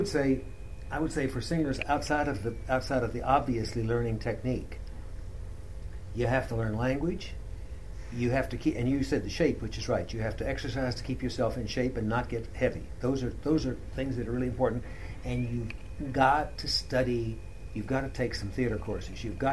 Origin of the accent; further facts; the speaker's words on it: United States; If I say to you, you know, as an American, let's go to town.